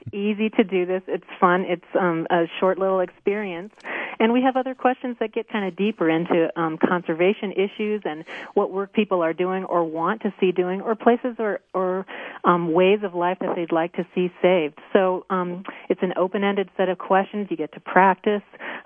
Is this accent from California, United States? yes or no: yes; California, United States; proud to be part of the Chiaka Maidu Tribe's Indigenous Peoples Days events here in Nevada City near my hometown.